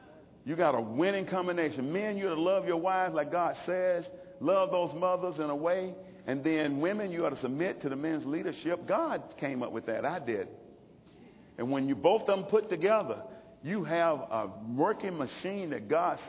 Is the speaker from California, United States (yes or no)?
no; Alabama, United States; But it wasn't easy to be a mom when being born and raised in Alabama, being black.